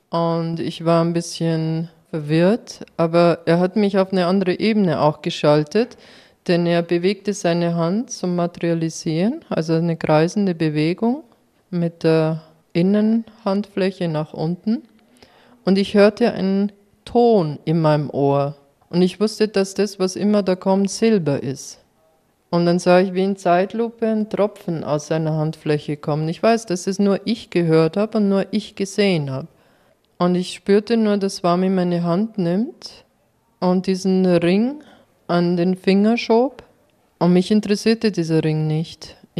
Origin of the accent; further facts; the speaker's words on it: Germany; Wo kommst du her? Und ich war so benebelt, ich sagte dann nur German.